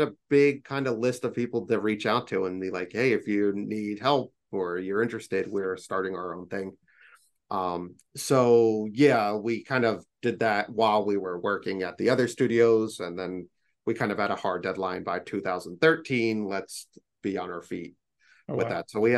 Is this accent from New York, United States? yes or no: yes; New York, United States; we grew up on Long Island.